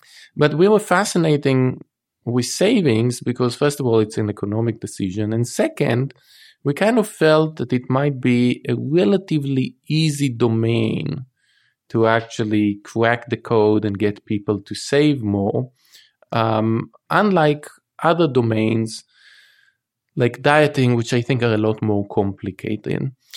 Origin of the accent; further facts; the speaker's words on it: Israel; So when I did my undergrad in Tel Aviv, I'm from Israel